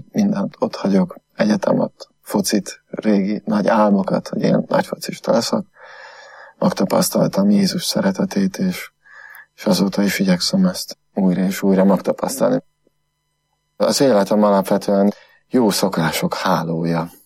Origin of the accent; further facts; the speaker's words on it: Földeák, Csongrád-Csanád, Hungary; also born or lived in Makó; Makon születtem, 31 évvel ezelőtt. Mellette földeákon nőttem föl. Hódmezővásárhelyen voltam gimnazista